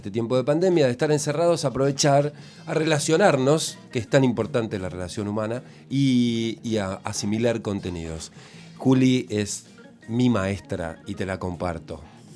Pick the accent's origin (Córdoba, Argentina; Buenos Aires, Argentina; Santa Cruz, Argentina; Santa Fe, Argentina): Santa Fe, Argentina; Casilda; born there; porque yo nací en Santa Fe, zona Casilda, y se seca todo, todo, todo, parece un desierto y después se inunda todo de golpe